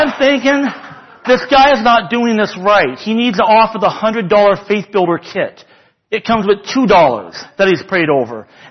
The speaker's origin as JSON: {"language": "English", "town": "Fresno", "region": "California", "country": "United States", "tie": "born or raised there", "said": "I grew up in Fresno, California."}